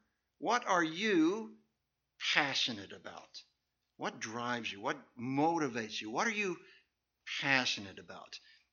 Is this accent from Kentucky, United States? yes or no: yes; Kentucky, United States; so we grew up in Kentucky, and the University of Kentucky fans are supposed to be some of the most passionate sports fans on the planet.